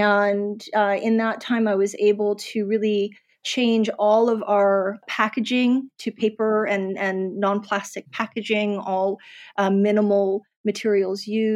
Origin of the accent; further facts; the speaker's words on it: New York City, New York, United States; moved away; I had been born and raised in New York City. I left in the late 90s.